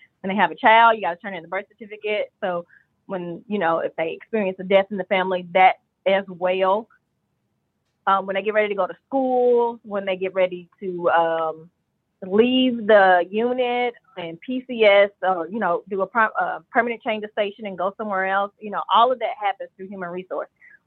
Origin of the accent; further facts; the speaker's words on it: Hopkinsville, Kentucky, United States; So I grew up in Hopkinsville, Kentucky.